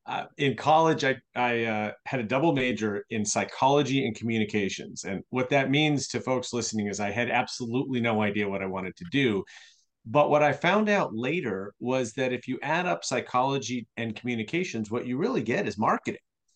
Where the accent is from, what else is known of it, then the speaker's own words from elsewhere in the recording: Chicago, Illinois, United States; And I'm from Chicago, and I had to learn pretty quickly. I mean, I know this growing up in Chicago